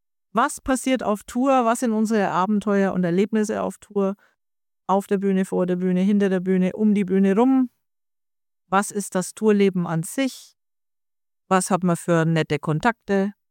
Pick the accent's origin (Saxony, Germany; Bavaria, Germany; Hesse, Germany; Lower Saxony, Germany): Bavaria, Germany; Fürth; Ja, ist ja auch meine Heimatstadt. Ich wiederhole es hier nochmal. Es ist in meiner Heimatstadt, direkt vor meiner Haustüre.